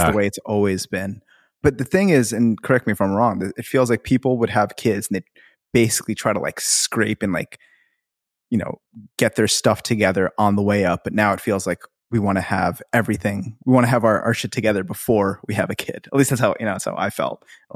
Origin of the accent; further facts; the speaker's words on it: India; born there; I was born in India in the 80s, and my folks or my mom and dad are both Indian. So we're like, we joke that we're like millionth generation Indian.